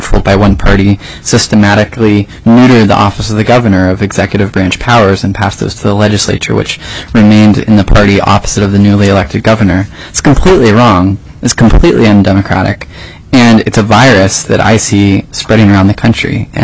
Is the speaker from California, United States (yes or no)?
no; Alaska, United States; more than anything, I'm an Alaskan and I'm an American.